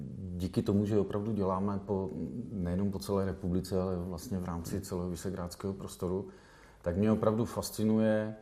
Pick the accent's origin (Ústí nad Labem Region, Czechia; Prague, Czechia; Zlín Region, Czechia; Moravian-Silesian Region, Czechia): Moravian-Silesian Region, Czechia; Ostrava; A obrovsky jsme využívali toho, že jsme z Ostravy.